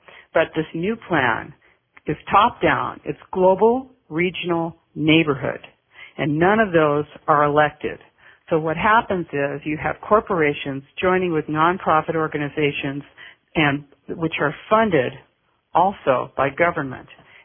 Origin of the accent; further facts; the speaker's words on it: United States; You know, of course, I'm an American, and, you know, so I look at it from an American point of view.